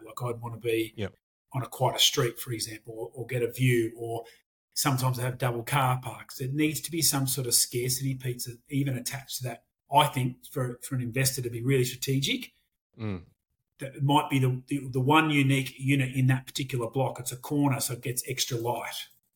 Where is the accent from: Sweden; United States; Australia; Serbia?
Australia; Victoria; also born or lived in Melbourne / Sydney; now in Brisbane, Australia; I was born in Victoria and lived in Melbourne to, you know, I was a country boy, but lived in Melbourne in my early 20s and travelled overseas. In my 30s, lived in Sydney, and my 40s, I've lived here in Brisbane.